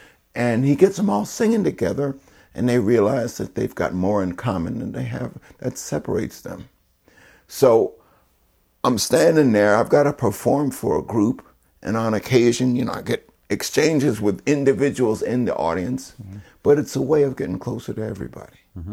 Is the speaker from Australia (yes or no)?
no; Scotland, United Kingdom; Well, I'm actually Scottish.